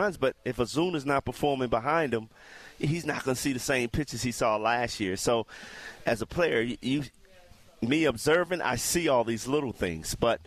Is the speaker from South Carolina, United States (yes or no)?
no; Baltimore, Maryland, United States; I grew up in Baltimore.